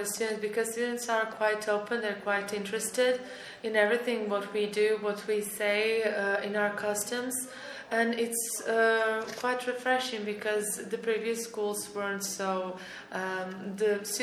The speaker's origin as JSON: {"language": "English", "country": "Montenegro", "first_language": "Montenegrin", "second_language": "English", "said": "My mother tongue is called Montenegrin, but actually it's one of the languages, Slavic languages, that comes from Serbo-Croatian, ex-Serbo-Croatian."}